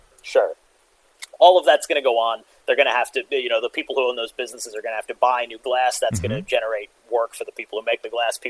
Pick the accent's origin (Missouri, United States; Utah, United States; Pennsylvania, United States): Pennsylvania, United States; Philadelphia; Like I grew up in Philadelphia and there's just parking lots all around the stadiums in Philadelphia.